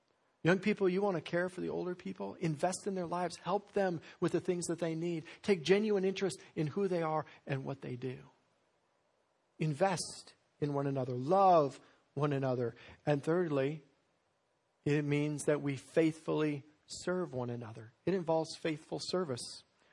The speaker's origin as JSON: {"language": "English", "region": "Colorado", "country": "United States", "tie": "born or raised there", "said": "I think of a couple older men in the church that I grew up in Colorado"}